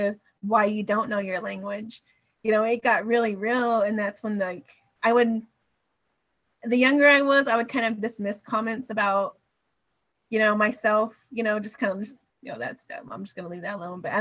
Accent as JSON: {"language": "English", "town": "Dallas", "region": "Texas", "country": "United States", "tie": "born or raised there", "said": "growing up in Arcadia Park, especially in, you know, Oak Cliff, West Dallas area, you know, you grow up with a lot of Mexican-Americans"}